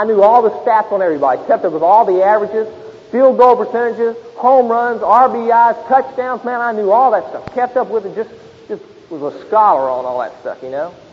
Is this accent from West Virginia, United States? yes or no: yes; Princeton, West Virginia, United States; Princeton, West Virginia is just a little old bitty hick town up in West Virginia. That's where I'm from. And I grew up th